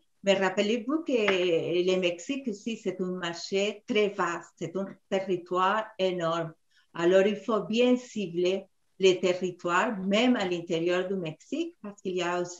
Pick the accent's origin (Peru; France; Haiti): Peru; le Chili, le Pérou, mon pays d'origine, et la Colombie.